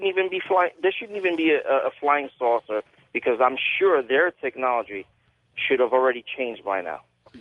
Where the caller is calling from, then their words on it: Gardena, California, United States; I'm calling from Gardena, California.